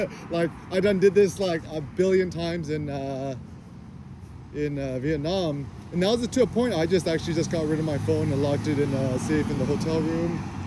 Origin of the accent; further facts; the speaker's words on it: California, United States; I grew up in the Bay Area, like East Bay, Alameda, Oakland, stuff like that.